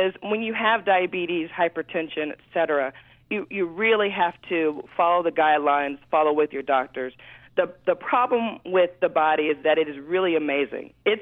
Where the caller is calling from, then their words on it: Kansas City, United States; Kansas City.